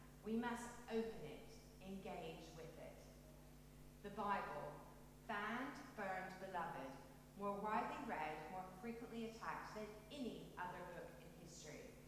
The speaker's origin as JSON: {"language": "English", "region": "Kentucky", "country": "United States", "accent": "mesh of an accent", "moved": "yes", "lives_now": "United Kingdom", "said": "Now, I'm originally from Kentucky, but I've now been in England for 19 years, so I do have a mesh of an accent, and it sometimes changes when I get excited."}